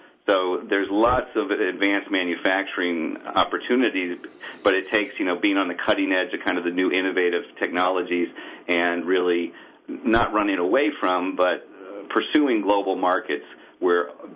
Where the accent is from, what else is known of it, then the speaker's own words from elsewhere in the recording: Michigan, United States; and the same is true in my home state of Michigan.